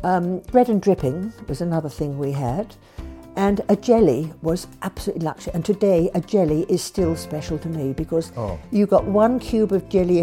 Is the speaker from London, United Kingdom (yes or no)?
yes; Teddington, London, United Kingdom; also born or lived in Clapham; I was born on Clapham Common on Lavender Hill. So I've always considered myself one of the Lavender Hill mob. My grandparents lived there. They were watermen and lightermen. And we moved on then when Mother was married to Teddington.